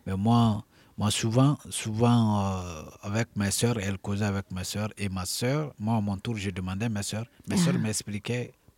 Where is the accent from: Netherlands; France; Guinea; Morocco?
Guinea; Yomou, Nzérékoré Region; born there; Je suis né à Yomou et ma maman est Guerzé, elle est de Yomou. Précisément Gbagné.